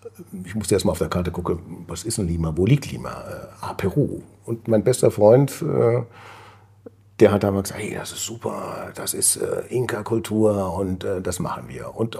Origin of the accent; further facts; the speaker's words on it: Saarbrücken, Saarland, Germany; ich bin in Saarbrücken geboren und aufgewachsen, direkt an der französischen Grenze, sehr stark beeinflusst natürlich von Frankreich und von der französischen Lebensart.